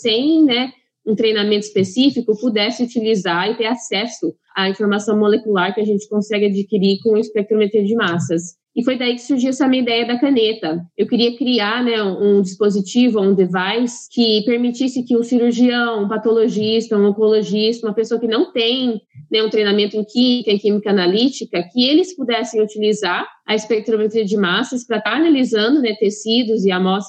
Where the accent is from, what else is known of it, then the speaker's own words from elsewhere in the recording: Campinas, São Paulo, Brazil; eu sou brasileira, cresci em Campinas, em Barão Geraldo, na cidade universitária, minha vida inteira